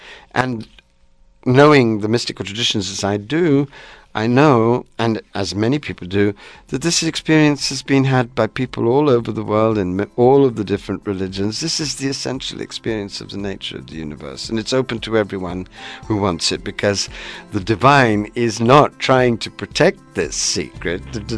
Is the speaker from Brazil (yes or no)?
no; India; born there; I was born in India.